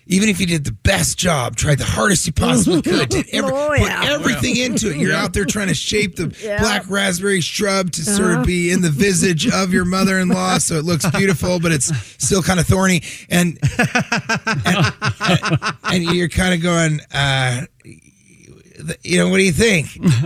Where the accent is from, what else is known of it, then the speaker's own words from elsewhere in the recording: Denver, Colorado, United States; now in New York City, United States; Yeah, I am